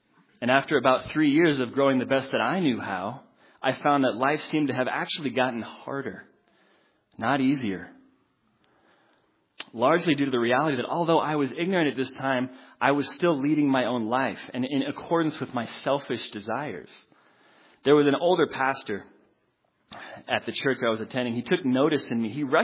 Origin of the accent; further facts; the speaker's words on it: Boulder, Colorado, United States; And imagine growing up in Boulder, Colorado, and knowing nothing of the Bible or Jesus Christ